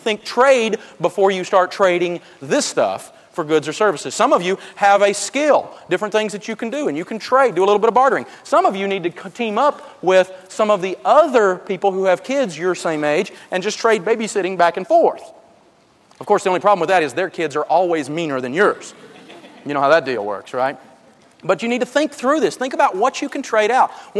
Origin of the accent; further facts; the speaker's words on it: Tennessee, United States; To me, I'm from Tennessee. I'm a Tennessee boy, got a little hillbilly in me.